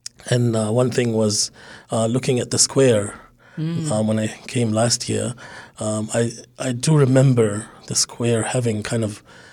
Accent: Jordan; English is a second language; now in Palmerston North, New Zealand; I am originally from Jordan, and I have come to Palmy last year, early 2020, just before the pandemic happened. But that is not my first time in Palmerston North.

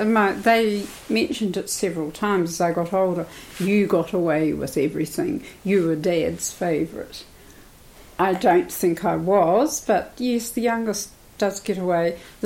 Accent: Palmerston North, Manawatū-Whanganui, New Zealand; I grew up in Palmerston North and went to school there

